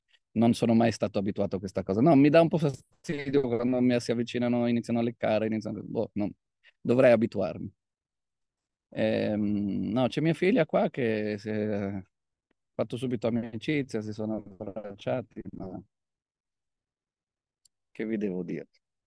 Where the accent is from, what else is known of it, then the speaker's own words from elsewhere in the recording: Milan, Lombardy, Italy; sono di Milano, non sono abituato.